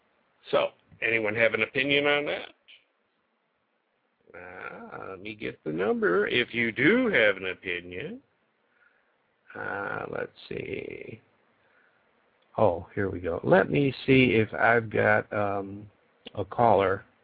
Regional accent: Buffalo, New York, United States; now in Sacramento, United States; Oh, years ago, we're both from Buffalo.

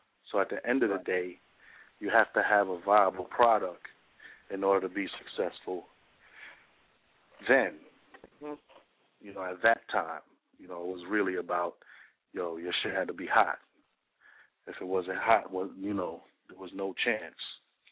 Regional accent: Brooklyn, New York, United States; Well, I was always a serious thinker, you know, and I'm from Brooklyn, New York, so.

